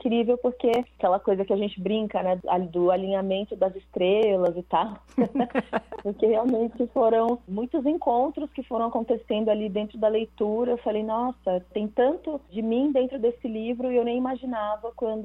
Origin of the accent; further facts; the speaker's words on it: São Paulo, Brazil; Eu cresci, eu nasci em São Paulo, nasci, morei a maior parte da minha vida em São Paulo.